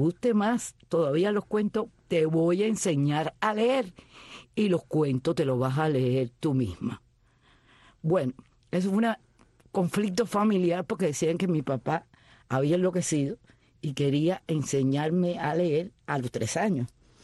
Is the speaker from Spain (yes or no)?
no; Marianao, Havana, Cuba; Bueno, pues nací en La Habana, pero viví casi siempre toda mi vida en Marianao, y después que me casé, pues viví en La Víbora.